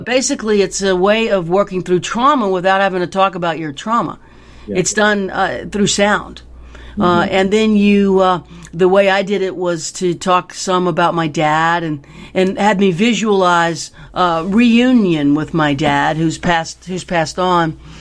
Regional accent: New Orleans, Louisiana, United States; I said that because I was giving the audience credentials that I am from New Orleans.

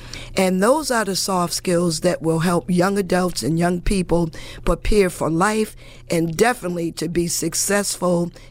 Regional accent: Hartford, Connecticut, United States; now in New Britain, United States; I'm originally from Hartford, and we could not do what we do in New Britain and Hartford. And that's just my opinion, but growing up there, I know it was not done.

